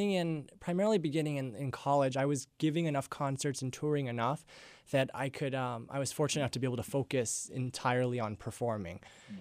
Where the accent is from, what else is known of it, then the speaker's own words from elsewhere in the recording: Centralia, Washington, United States; I grew up in Centralia, Washington.